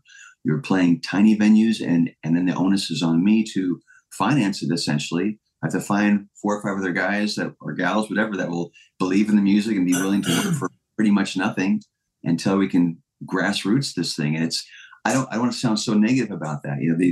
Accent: Fairbanks, Alaska, United States; I was born in Fairbanks, Alaska, and the thriving musical metropolis, as it's well known for, not.

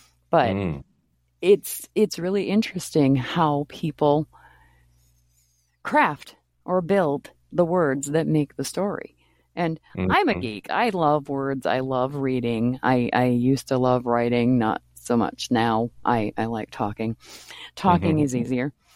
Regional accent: Maine, United States; And I grew up in Maine in the woods, and there was everything magical about that.

